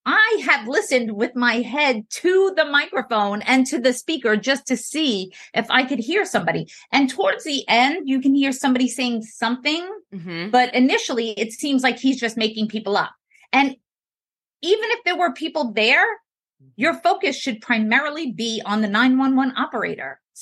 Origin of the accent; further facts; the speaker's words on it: New York, United States; So I'm from New York. I tend to speak fast.